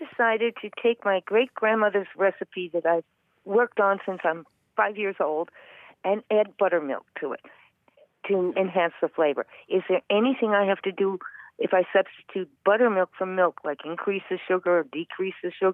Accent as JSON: {"language": "English", "town": "Germansville", "region": "Pennsylvania", "country": "United States", "said": "I'm from Germansville, Pennsylvania, and thank you for taking my call."}